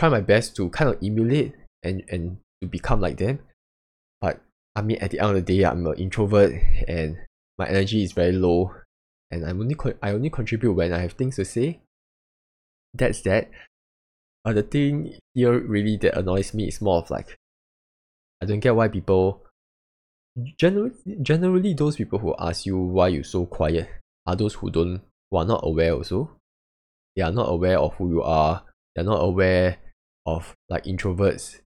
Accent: Singapore; I think as a Singaporean, our vocab is very limited.

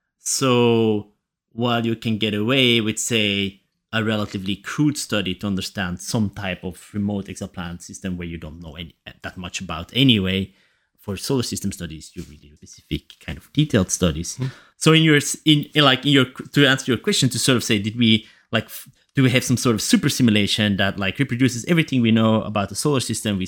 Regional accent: Belgium; I'm from Belgium

